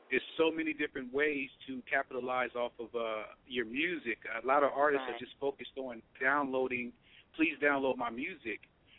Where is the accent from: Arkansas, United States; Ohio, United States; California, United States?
California, United States; Los Angeles; I'm from Los Angeles, California.